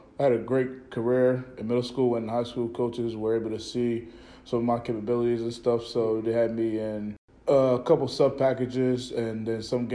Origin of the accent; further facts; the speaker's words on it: Seaford, Delaware, United States; So I went to high school, went to Woodbridge High School in Delaware, and my hometown is Seaford, Delaware.